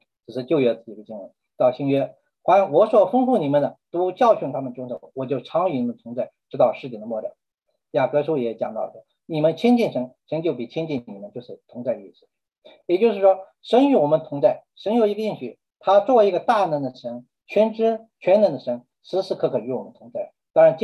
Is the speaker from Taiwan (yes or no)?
no; China; 我们是中国人，是从地球的另一端这样一群毫不相干的人来到他们当中